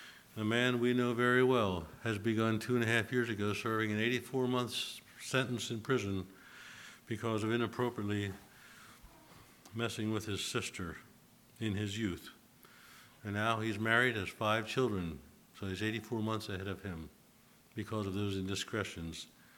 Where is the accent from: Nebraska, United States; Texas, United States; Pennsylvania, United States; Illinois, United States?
Pennsylvania, United States; I grew up in Lancaster Conference Church, Pennsylvania.